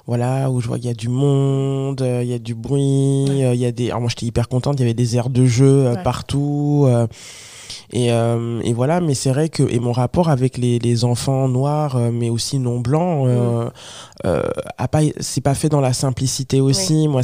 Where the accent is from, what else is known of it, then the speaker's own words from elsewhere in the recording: Le Mans, Pays de la Loire, France; also born or lived in Rennes; moi je suis née à Rennes, donc en Bretagne, et ensuite mes parents pour des raisons aussi tout simplement de survie, on va dire, un peu administrative, de papier, donc du coup ils se sont installés vraiment au Mans